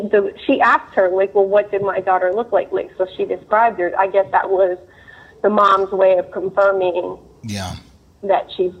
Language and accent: English; Cincinnati, Ohio, United States; I am from Cincinnati, Ohio.